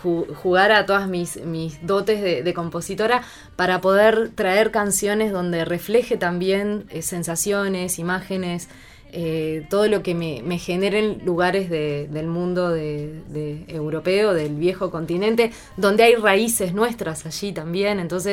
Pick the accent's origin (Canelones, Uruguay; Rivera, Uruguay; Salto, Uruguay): Canelones, Uruguay; Las Piedras; now in Montevideo, Uruguay; yo también compuse desde mi lugar como residente en Montevideo, porque soy de Las Piedras